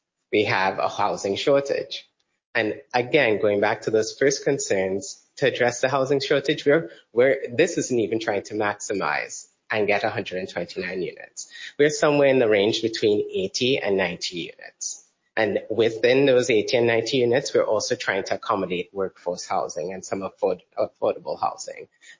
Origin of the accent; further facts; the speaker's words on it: Trinidad & Tobago; moved away as an adult; now in Savannah, United States; Because I'm from Trinidad, so clearly you hear my accent.